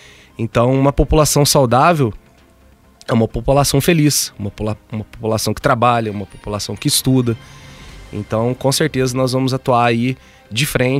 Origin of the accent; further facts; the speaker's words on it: Varginha, Minas Gerais, Brazil; Eu sempre falo para as pessoas, né, quando a gente viaja, a pessoa pergunta, ah, de onde você veio? Da cidade? Ah, de Varginha?